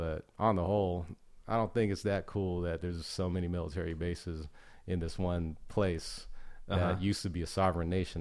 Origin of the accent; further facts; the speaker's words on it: Hawaii, United States; also born or lived in California; I was born in California, but only briefly lived there before moving out to Hawaii as a toddler and mm-hmm. growing up there.